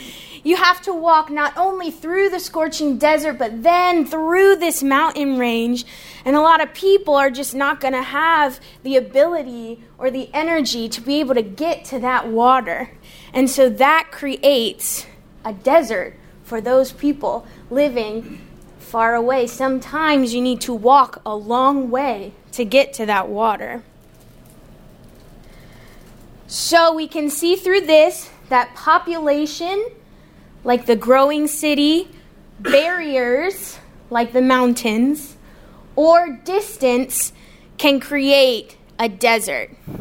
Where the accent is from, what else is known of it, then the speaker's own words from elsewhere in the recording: Cary, North Carolina, United States; I'm from the Triangle, born and raised in Cary, North Carolina, and still living there.